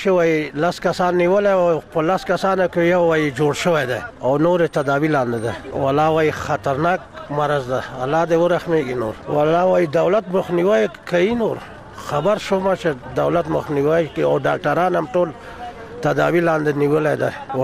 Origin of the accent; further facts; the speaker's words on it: Jalalabad, Nangarhar, Afghanistan; زه د جلال آباد یم.